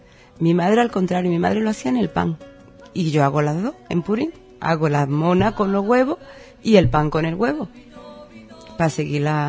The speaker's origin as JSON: {"language": "Spanish", "region": "Melilla", "country": "Spain", "said": "Y es muy típico en mi tierra. Yo soy de Melilla"}